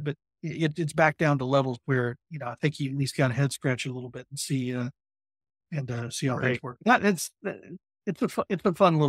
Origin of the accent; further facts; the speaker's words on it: West Virginia, United States; these great companies that are creating jobs in my home state of West Virginia.